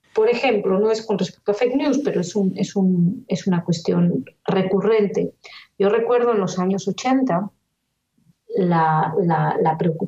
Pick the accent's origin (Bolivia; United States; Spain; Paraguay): Spain; como española o como demócrata, me produce una profunda tristeza ver lo que está sucediendo